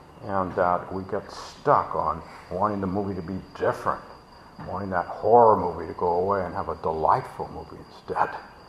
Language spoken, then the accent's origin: English; Palo Alto, California, United States; So growing up in Palo Alto, the only Japanese that I knew were gardeners, were cleaning women, were swimming pool cleaners